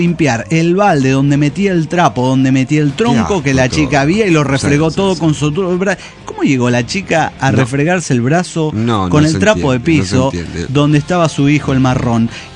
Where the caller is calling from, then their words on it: Cochabamba, Bolivia; de Cochabamba, Bolivia.